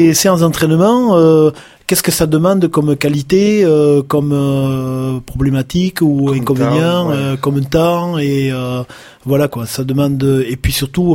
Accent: Mont-de-Marsan, Nouvelle-Aquitaine, France; Non, j'étais de Mont-de-Marsan.

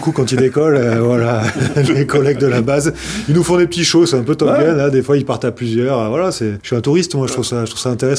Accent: Bordeaux, Nouvelle-Aquitaine, France; J'aimerais bien que ça se développe un petit peu plus, puisque je suis bordelais.

